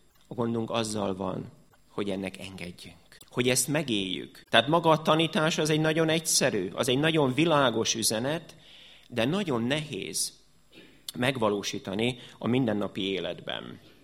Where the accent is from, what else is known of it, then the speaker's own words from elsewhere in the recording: Hungary; born there; Egyszer állampolgárai vagyunk annak az országnak, amelyben születtünk, ez Magyarország.